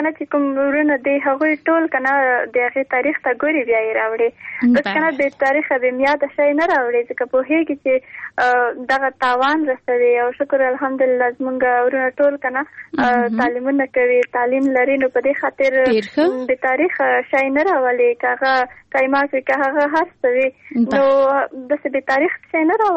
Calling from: Paktika, Afghanistan; پکتیکا ولایت نه.

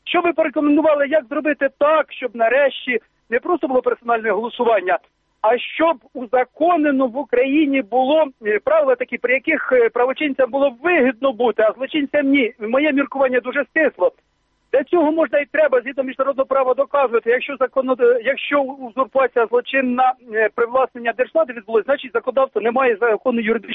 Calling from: Poltava Oblast, Ukraine; я з Полтавщини.

